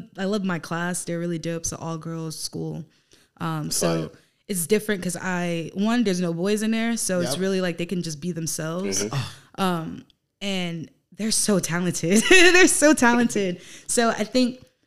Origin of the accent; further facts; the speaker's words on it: Queens, New York, United States; Growing up in Queens, I hated this shit.